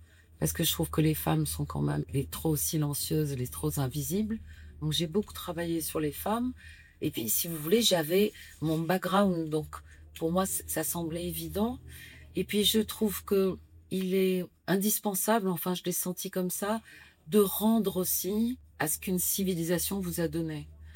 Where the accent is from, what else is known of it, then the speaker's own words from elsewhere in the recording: Algeria; now in France; Alors, j'ai quitté l'Algérie. Bien sûr, la guerre était finie, donc j'ai connu l'indépendance, les premières années d'indépendance algérienne. Et je suis rentrée en France en 68.